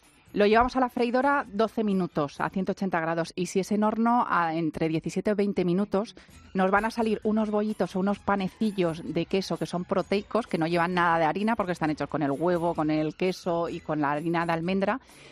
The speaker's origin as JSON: {"language": "Spanish", "town": "Cuenca", "region": "Castilla-La Mancha", "country": "Spain", "said": "o incluso para mojar un buen mojete de Cuenca, como he estado yo este fin de semana en mi tierra."}